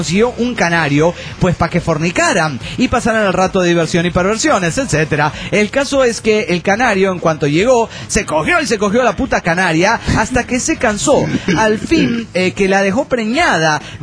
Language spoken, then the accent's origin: Spanish; Guadalajara, Jalisco, Mexico; de Guadalajara, Jalisco, México.